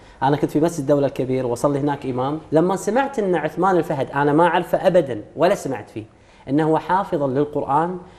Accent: Kuwait; الكويت بلد الخير، واسمحوا لي شهادتي مجروحة في بلدي الكويت

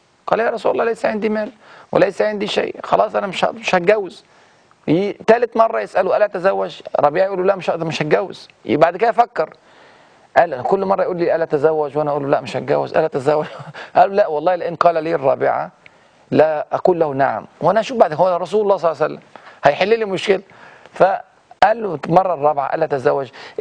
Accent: Egypt

